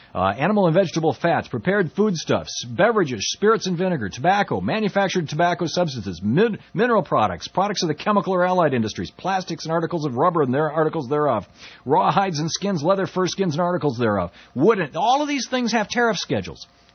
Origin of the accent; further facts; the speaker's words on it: Michigan, United States; I use guys in the gender-neutral way that, I'm from Michigan. It's a, hey, you guys.